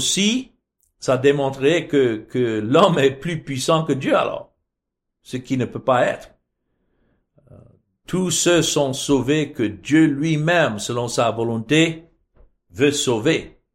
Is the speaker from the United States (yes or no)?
yes; United States; Je suis américain, je ne suis pas africain.